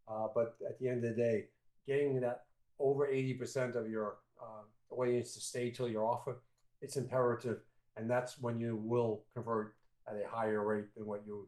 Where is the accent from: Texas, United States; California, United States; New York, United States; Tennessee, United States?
New York, United States; There's a I'm from New York, as most people can figure that one out. There's an old joke that we used to have in New York is, how do you get to Carnegie Hall?